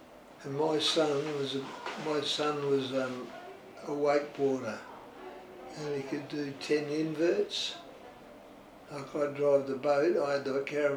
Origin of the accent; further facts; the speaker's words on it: Morgan, South Australia, Australia; My father was a baker. And he used to give me sixpence during the Depression